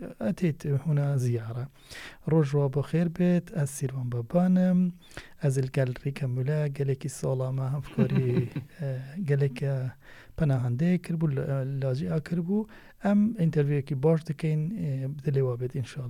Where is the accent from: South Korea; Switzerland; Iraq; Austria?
Iraq; Kurdistan Region; German is a second language; now in Germany; also ich flüchte von meiner Heimat in Kurdistan, Irak, ja, 1996. Erste Station war Türkei. In Türkei hatten wir aufgehalten für ein paar Wochen